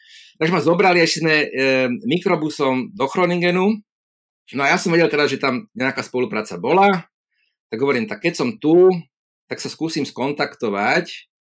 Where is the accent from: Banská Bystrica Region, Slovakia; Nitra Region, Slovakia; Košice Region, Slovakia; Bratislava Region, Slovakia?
Bratislava Region, Slovakia; Bratislava; hovorím mu teraz, že ja som z Bratislavy a mal by som záujem stáž